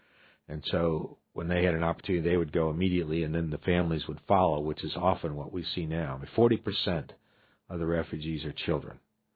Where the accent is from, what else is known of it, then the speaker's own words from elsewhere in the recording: Haines, Alaska, United States; I'm from Haines.